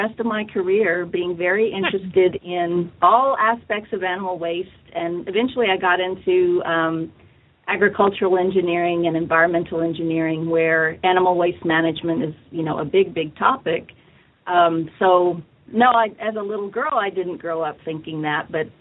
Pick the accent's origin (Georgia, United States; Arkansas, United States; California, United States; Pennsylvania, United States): Arkansas, United States; I'm from Arkansas, and I went to the University of Arkansas, and I started in animal science.